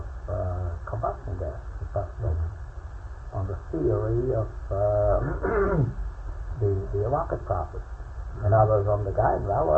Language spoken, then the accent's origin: English; Eschwege, Hesse, Germany; we went through Eschwege, which is my hometown.